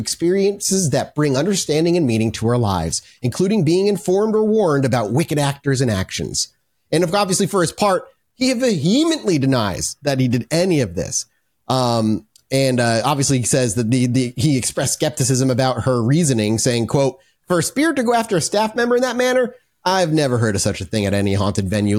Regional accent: Rhode Island, United States; it's happening in my home state of Rhode Island.

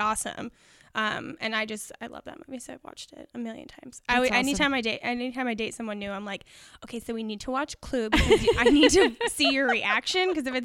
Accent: Albany, New York, United States; Albany, New York.

